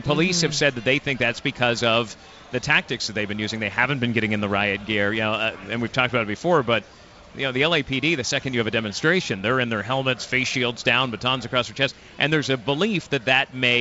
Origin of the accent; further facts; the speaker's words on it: California, United States; I come from California